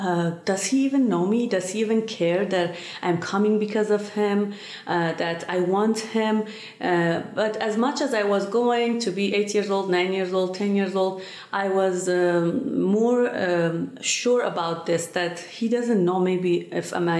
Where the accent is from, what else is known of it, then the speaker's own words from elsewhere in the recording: Sanandaj, Kurdistan, Iran; English is a second language; I was born in a family in Sanandaj, Kurdistan, the part of Iran. And so I was Muslim, Sunni Muslim.